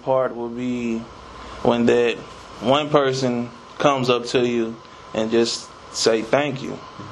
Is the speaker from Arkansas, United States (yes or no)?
yes; Altheimer, Arkansas, United States; I was raised up in Alzheimer, and I commuted from college to Pine Bluff at UAPB.